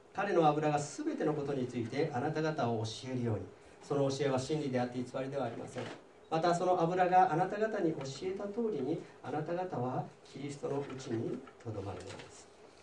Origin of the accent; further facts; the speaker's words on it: Tokyo, Japan; 東京出身ですけど、出身っていうか東京のもんですけど